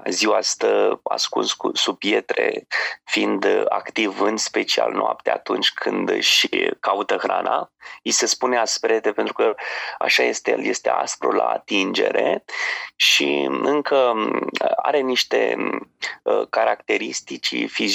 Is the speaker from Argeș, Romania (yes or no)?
yes; Brăduleț, Argeș, Romania; de la Brădetu, din comuna Brăduleț, de unde am copilărit eu, de pe Valea Vâlsanului